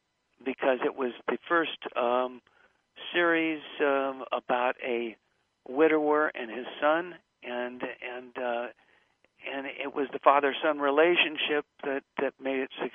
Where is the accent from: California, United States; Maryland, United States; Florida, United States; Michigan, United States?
California, United States; Yeah, we're both from California.